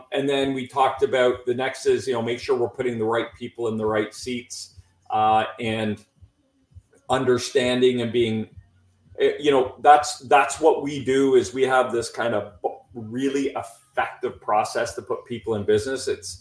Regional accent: Canada; I'm a Canadian.

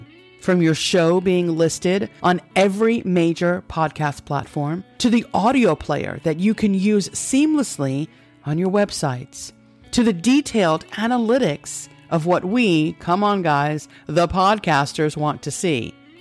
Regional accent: New York, United States; You know, I think just because our family growing up on Long Island, they're Catholic.

